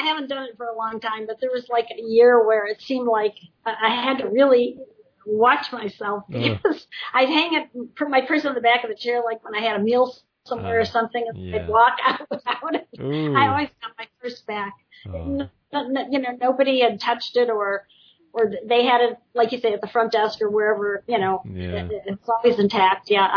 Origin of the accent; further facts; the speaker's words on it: Detroit, Michigan, United States; No, actually, you know, I grew up in Detroit, so I actually am on the other side.